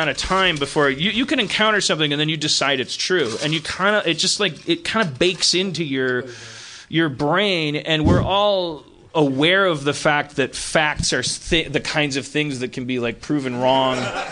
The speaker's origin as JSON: {"language": "English", "town": "Milwaukee", "region": "Wisconsin", "country": "United States", "tie": "born or raised there", "said": "I thought growing up in Milwaukee, I thought in order to own a dog, it meant you had to be mean to it"}